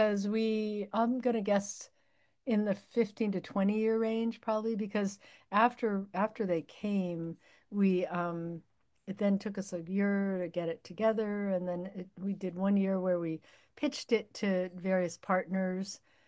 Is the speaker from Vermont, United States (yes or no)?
yes; St. Johnsbury, Vermont, United States; born there; So I was born in St. Johnsbury, Vermont. I'm a sixth generation Vermonter, and have most lived most of my life here, although I've also sort of worked in every New England state.